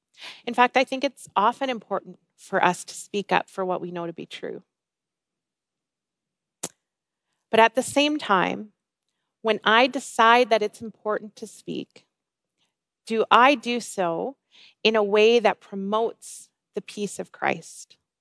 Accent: United States; my country, I'm from the States, we had a little election.

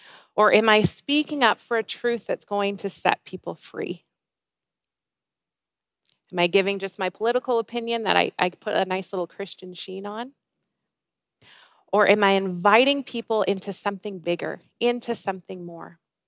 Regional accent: United States; my country, I'm from the States, we had a little election.

